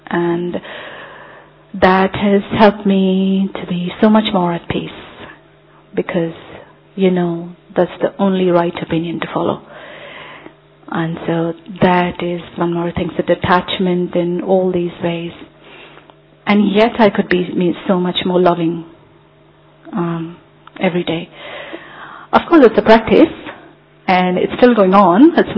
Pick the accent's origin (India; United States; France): India; now in London, United Kingdom; I'm originally from India. But now I am in Seva since last year in London.